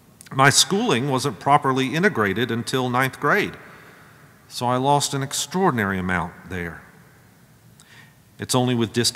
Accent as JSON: {"language": "English", "town": "Augusta", "region": "Georgia", "country": "United States", "tie": "born or raised there", "said": "I learned of the Hamburg massacre outside of my hometown of Augusta"}